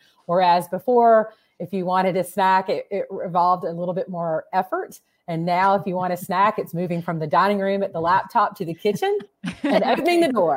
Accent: Georgia, United States; Like, I grew up in South Georgia, so food has been tremendously important to me my whole life.

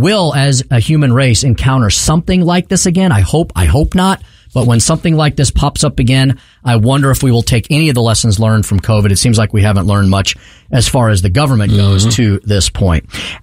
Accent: Missouri, United States; we're going to be out at the Marianist Retreat Center, which is right near my hometown. It's in Wildwood.

